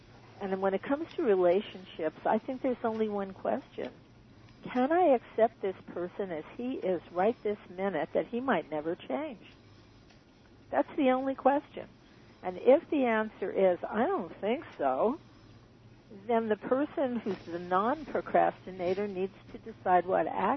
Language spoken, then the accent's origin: English; New York, United States; well, you know, I was brought up in New York in a small apartment